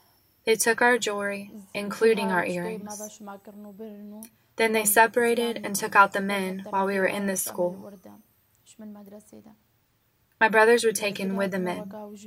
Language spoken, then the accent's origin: English; Kocho, Nineveh, Iraq; I'm from Sinjar, from the village of Kocho in Iraq. Although we were Yazidis